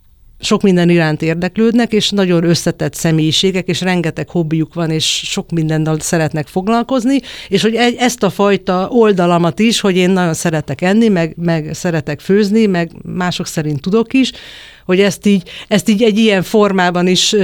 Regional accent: Hungary; nyilván egy én magyarként, meg magamat világlátott embernek tartom

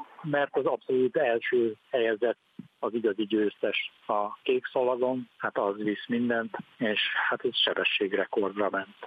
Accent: Fejér, Hungary; Én magam a Velencei tavon nőttem fel

